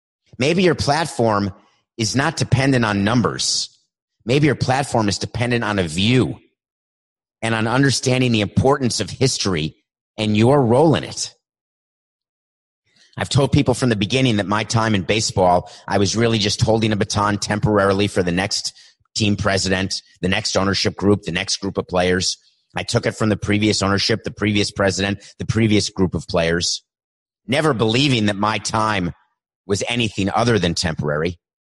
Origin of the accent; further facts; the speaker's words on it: New York City, New York, United States; I grew up in New York City. I was aware of poverty. I was aware of racism.